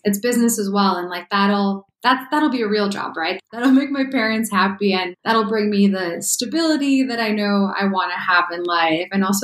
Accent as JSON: {"language": "English", "town": "Chicago", "region": "Illinois", "country": "United States", "tie": "born or raised there", "moved": "as an adult", "lives_now": "California, United States", "said": "Yep. I grew up in Chicago and then eventually moved to California in 2015."}